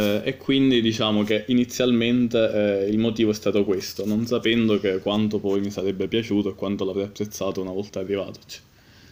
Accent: Sicily, Italy; in Bulgaria lo Stato è un po' assente e mi sono sentito a casa in quanto siciliano

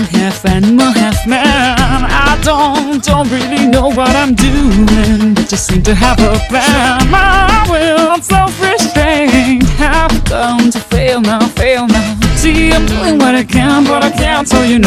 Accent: Trento, Trentino-Alto Adige, Italy; perché per forza di cose, io essendo trentina

